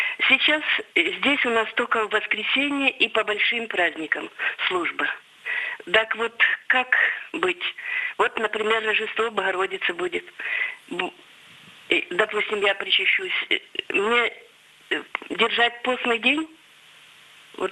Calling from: Czechia; also born or lived in Kyiv; 67 лет мне, я звоню из Чехии.

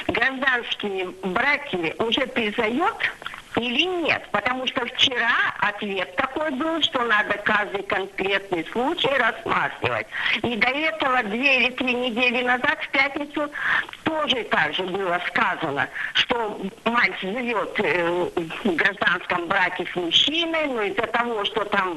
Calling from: Germany; Я звоню из Германии.

